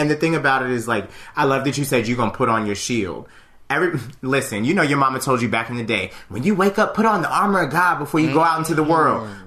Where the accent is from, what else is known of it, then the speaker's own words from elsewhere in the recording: Georgia, United States; also born or lived in New York; Listen, so my family, I was raised in Georgia. I was born in New York, but raised down south. My family's still down south.